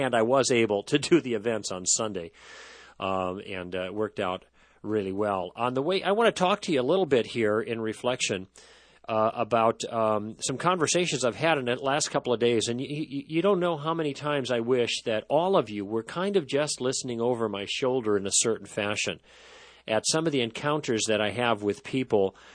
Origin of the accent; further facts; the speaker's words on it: Chicago, Illinois, United States; I grew up in Chicago, and in 1960, my grandpa built a cabin or bought some property